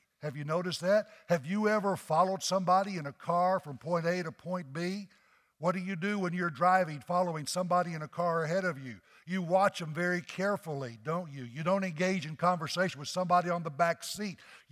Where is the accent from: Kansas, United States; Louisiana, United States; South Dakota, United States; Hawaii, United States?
Louisiana, United States; New Orleans; Now, I'm from New Orleans, and in New Orleans, one of our favorite things to have for lunch is a po' boy sandwich.